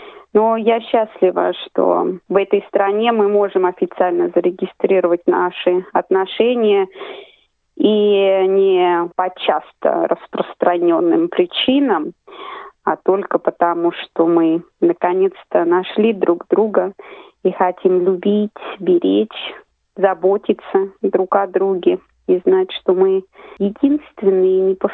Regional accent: Ivanovo Oblast, Russia; moved away; also born or lived in Moscow / Italy

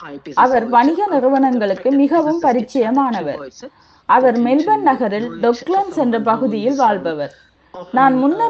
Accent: Zambia; moved away as an adult; also born or lived in Jaffna, Sri Lanka / Zimbabwe; now in Australia; குடும்பமாக 1977 நாங்கள் இலங்கையை விட்டு வெளியேறிவிட்டோம். சாம்பியா மற்றும் ஜிம்பாப்வே ஆகிய நாடுகளில் தான் நான் வளர்ந்தேன். 1990 ஆஸ்திரேலியாவில் குடியேறினார்.

